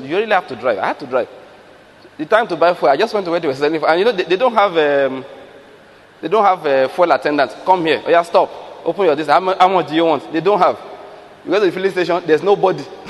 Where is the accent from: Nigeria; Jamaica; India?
Nigeria